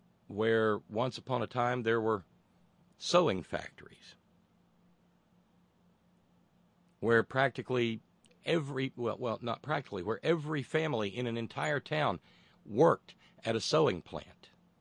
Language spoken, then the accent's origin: English; Alabama, United States; In my hometown, I saw all kinds of development going on. The university there that we used to laughingly call Tuna, the University of North Alabama.